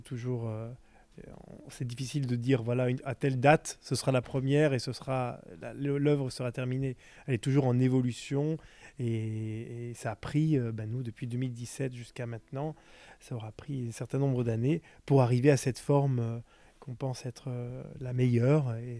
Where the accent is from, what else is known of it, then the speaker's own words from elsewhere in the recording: Marseille, Provence-Alpes-Côte d'Azur, France; moi je suis Marseillais